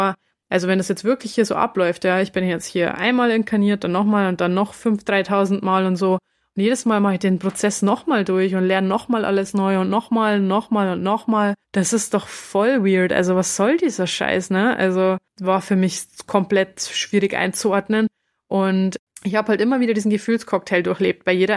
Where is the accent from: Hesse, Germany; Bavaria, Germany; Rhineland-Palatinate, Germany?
Bavaria, Germany; Passau; in Passau, wo ich herkomme, ursprünglich